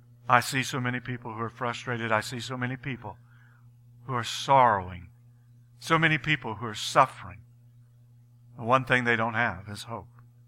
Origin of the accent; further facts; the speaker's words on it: United States; born there; when I was born in America, there was an uptick in the world's technology